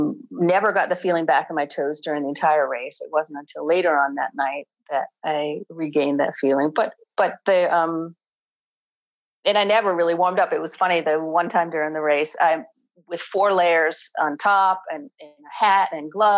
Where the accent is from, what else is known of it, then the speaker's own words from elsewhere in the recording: Rhode Island, United States; Like most Americans, I grew up in Rhode Island, and so it was local.